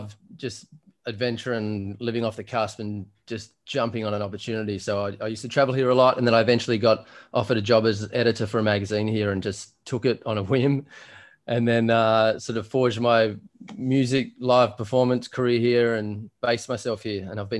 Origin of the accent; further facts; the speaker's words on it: Blue Mountains, New South Wales, Australia; I grew up in the Blue Mountains of Sydney.